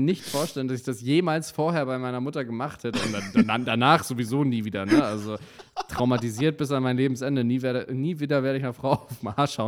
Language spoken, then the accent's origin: German; Gifhorn, Lower Saxony, Germany; born there; also born or lived in Hannover; Das war mein erster Kindergarten noch in Gifhorn. Also nicht mal der in Hannover, sondern wirklich da, wo ich geboren bin.